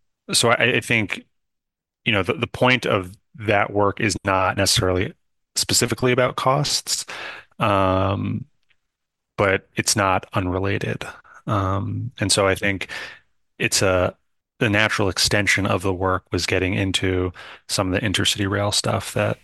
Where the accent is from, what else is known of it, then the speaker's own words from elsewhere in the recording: New York, United States; So I'm a New Yorker